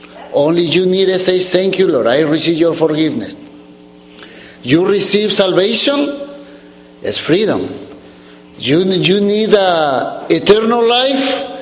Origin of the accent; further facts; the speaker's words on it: Peru; English is a second language; So I am from Peru. I am growing in Peru.